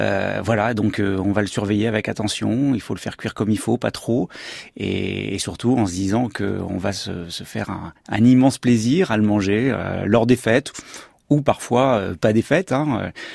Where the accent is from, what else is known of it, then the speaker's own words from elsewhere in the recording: Paris, Île-de-France, France; je venais de Paris en l'occurrence